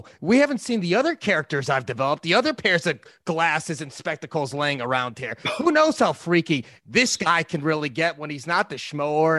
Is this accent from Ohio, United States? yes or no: no; Illinois, United States; We grew up outside of Chicago. The Chicago Second City legends, the John Belushis, the Chris Farleys, the Mike Myers.